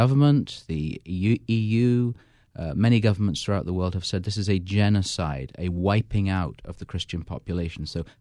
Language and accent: English; England, United Kingdom; Your listeners will know that I'm an Englishman by the sound of my voice.